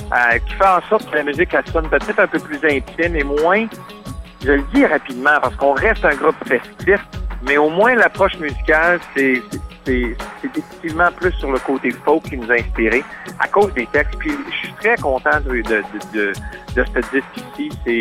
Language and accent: French; Ontario, Canada; Moi, quand j'étais jeune, j'ai grandi en Ontario, j'ai consommé beaucoup de musique en anglais.